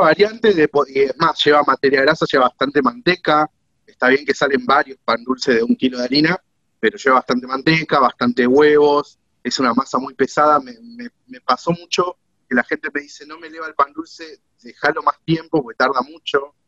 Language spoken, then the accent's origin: Spanish; Moreno, Buenos Aires Province, Argentina; En Moreno, soy de Moreno.